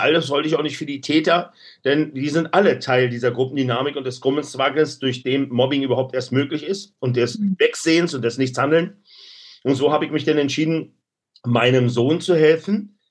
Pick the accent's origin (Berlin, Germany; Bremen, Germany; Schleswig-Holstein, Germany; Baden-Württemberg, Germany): Berlin, Germany; und ich komme aus Berlin-Neukölln